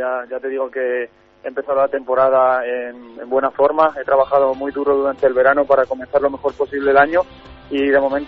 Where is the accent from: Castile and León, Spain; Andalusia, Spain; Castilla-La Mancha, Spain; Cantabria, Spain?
Castile and León, Spain; Palencia; De Palencia